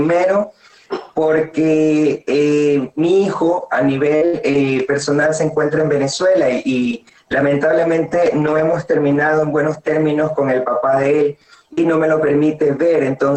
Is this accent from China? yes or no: no; Guayaquil, Guayas, Ecuador; now in Quito, Ecuador; la ciudad de Guayaquil, de donde soy originaria, ahora vivo en Quito